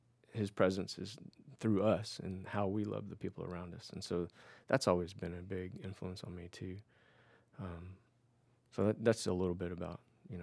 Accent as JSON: {"language": "English", "town": "Dallas", "region": "Texas", "country": "United States", "tie": "born or raised there", "said": "So, I grew up in Oak Cliff in Dallas, and grew up going to Cliff Temple Baptist Church, the church I go to now."}